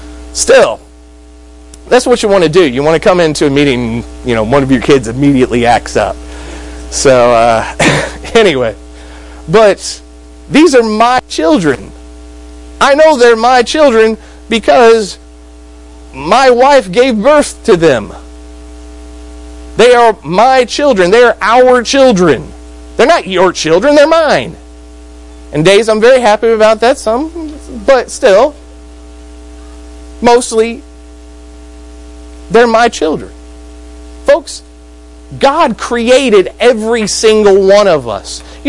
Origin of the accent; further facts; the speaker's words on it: Kentucky, United States; I'm from Kentucky, by the way.